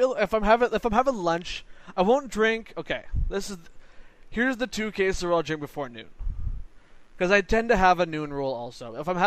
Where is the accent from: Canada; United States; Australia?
Canada; as a Canadian